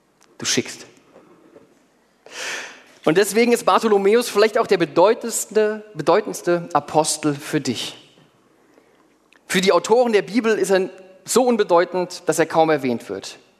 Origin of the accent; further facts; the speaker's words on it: Mannheim, Baden-Württemberg, Germany; born there; Ich rede zwar so nicht, aber ich bin geborener Mannheimer. Als ich jetzt vor knapp 6 Jahren Hesse wurde